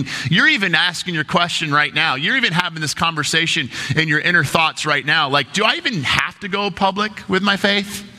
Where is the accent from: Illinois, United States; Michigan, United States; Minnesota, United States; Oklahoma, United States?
Michigan, United States; Detroit; But the point is I grew up in Detroit, and so I'm a Detroit Red Wing hockey fan.